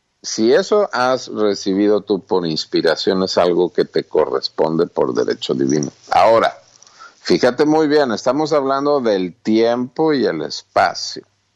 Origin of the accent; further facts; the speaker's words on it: Mexico; Digo taquería porque pues yo soy mexicano.